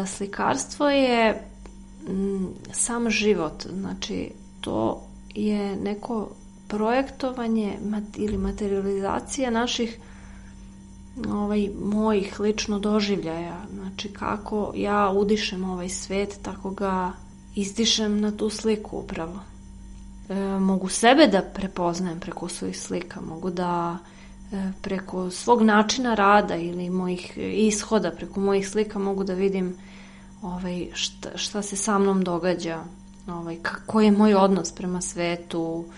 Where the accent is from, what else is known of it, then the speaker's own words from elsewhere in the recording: Belgrade, Serbia; iz Beograda sam.